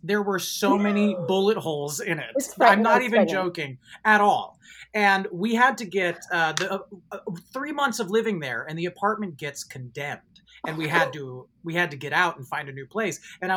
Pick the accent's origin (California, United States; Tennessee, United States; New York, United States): California, United States; No shit. No way. I'm from Marin County.